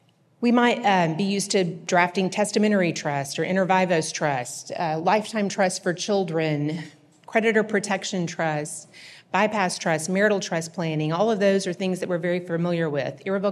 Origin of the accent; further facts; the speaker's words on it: Texas, United States; accent: East Texas; now in Bel Air, United States; I live in Bel Air, Texas, but I hail from East Texas, and you should be able to tell by this accent, right?